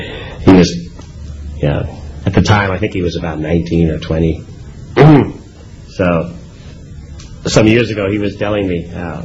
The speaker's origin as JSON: {"language": "English", "region": "New York", "country": "United States", "tie": "born or raised there", "said": "When I was young, I used to, growing up in New York, I used to always go to all the best concerts."}